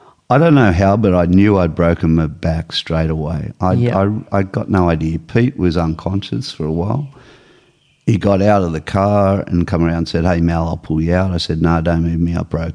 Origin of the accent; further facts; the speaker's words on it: Cronulla, New South Wales, Australia; I grew up down in the Sutherland Shire, down around the Cronulla district.